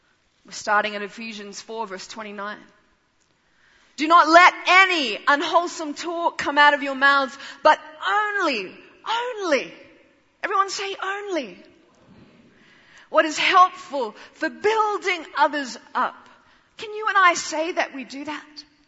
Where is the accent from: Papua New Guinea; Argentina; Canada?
Papua New Guinea; born there; I was born in Papua New Guinea.